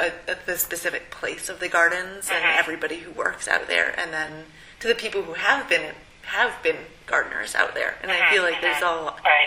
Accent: Maine, United States; Oh, who knows? No. I grew up in Maine.

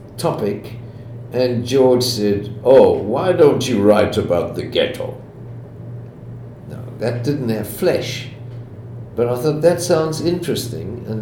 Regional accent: Israel; because we came from Israel, I suppose he

